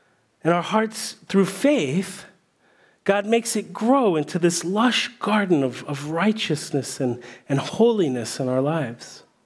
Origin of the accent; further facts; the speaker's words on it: Washington, District of Columbia, United States; I grew up in Washington, D.C., and I've never been in a city that uses lights in such a transformative way as D.C.